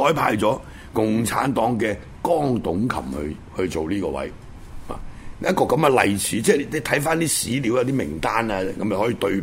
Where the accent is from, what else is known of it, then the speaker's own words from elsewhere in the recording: Guangdong, China; 亦都係我哋廣東人啦